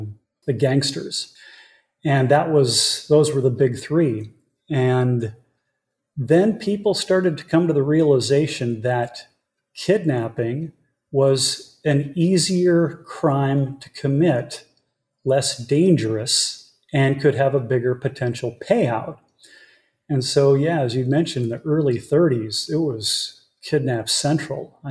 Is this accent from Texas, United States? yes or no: no; Seattle, Washington, United States; And I grew up in the Seattle area.